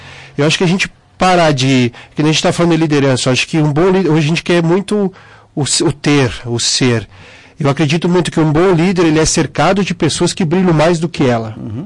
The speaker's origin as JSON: {"language": "Portuguese", "town": "Caxias do Sul", "region": "Rio Grande do Sul", "country": "Brazil", "tie": "born or raised there", "said": "eu sou do interior de Caxias, trabalhei até meus 15 anos com produção de uva, na colônia, de fato."}